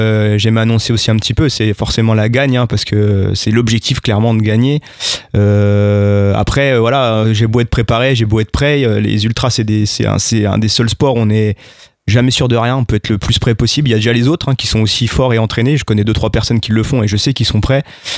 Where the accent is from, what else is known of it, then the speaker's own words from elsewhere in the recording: Raon-l'Étape, Grand Est, France; Parce qu'en fait je suis originaire de Raon-l'Étape et qu'autour de Raon, beaucoup de forêts, beaucoup de, on va dire, de semi-montagnes. Donc j'ai toujours été depuis gamin dans les bosses autour de chez moi, quoi.